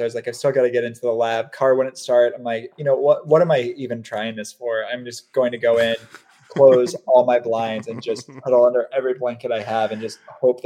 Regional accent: Terre Haute, Indiana, United States; also born or lived in Cleveland, United States / Milwaukee, United States; So I'm originally from Indiana, Terre Haute, Indiana.

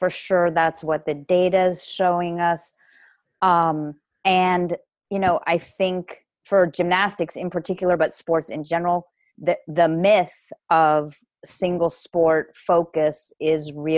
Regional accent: Colorado, United States; I grew up in Colorado, and I was a multi-sport athlete until around age 12 or 13.

